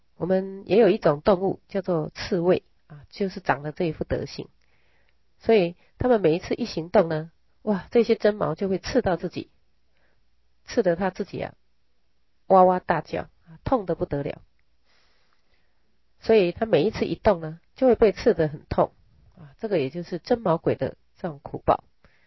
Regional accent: Taiwan; 相对的，我们台湾人啊，福报就大多了

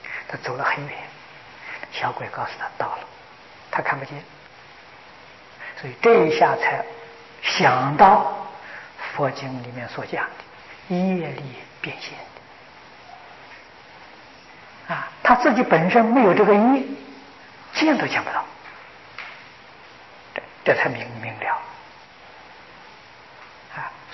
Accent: China; 这个浑身命尽就是我们中国人讲的这个人的灵魂

